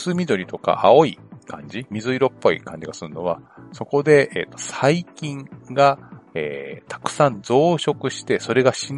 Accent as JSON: {"language": "Japanese", "region": "Gunma", "country": "Japan", "said": "私は群馬県の出身で、冬ってすごい風が強いのね。"}